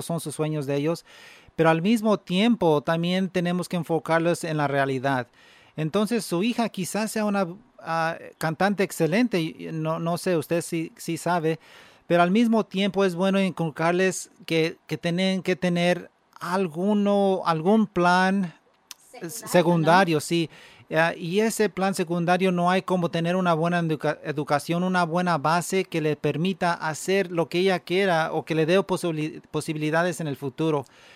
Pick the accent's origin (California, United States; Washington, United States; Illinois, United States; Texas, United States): California, United States; Madera; Yo crecí en Madera, un niño de que mi mamá me creció junto con mi hermano.